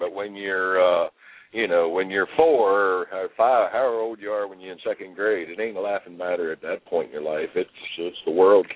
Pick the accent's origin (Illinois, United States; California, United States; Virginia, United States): Virginia, United States; Ida; also born or lived in Washington, D.C.; I was born in Washington, D.C. I grew up in a town called Ida, and that's just outside of Luray Caverns, Virginia